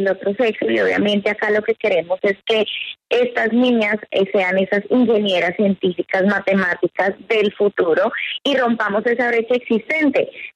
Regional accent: Colombia; como colombiana sé que hay más mujeres colombianas que están haciendo cosas maravillosas

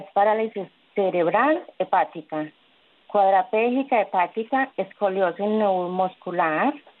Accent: Ituango, Antioquia, Colombia; Soy del municipio de Ituango.

